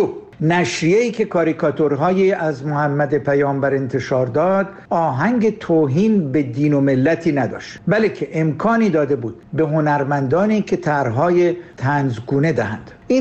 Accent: Iran; now in Paris, France; به عنوان یک ایرانی فرانسوی

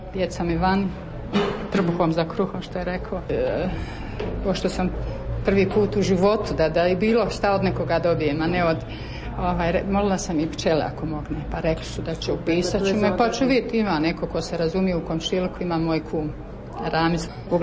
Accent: Trnovo, Federation of Bosnia and Herzegovina, Bosnia & Herzegovina; also born or lived in Germany; iz Trnova sam. Stanovala sam 92. u Trnovu, otišla sam vani, moja su djeca van 91.

